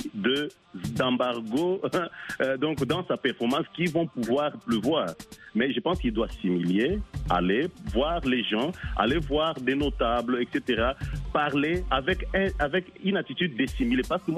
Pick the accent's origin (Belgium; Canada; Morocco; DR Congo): DR Congo; on est Congolais.